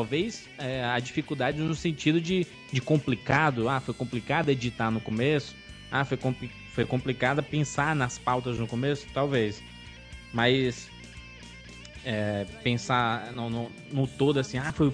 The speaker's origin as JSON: {"language": "Portuguese", "region": "Ceará", "country": "Brazil", "said": "Pô, nós somos do Ceará, a origem do site é do Ceará."}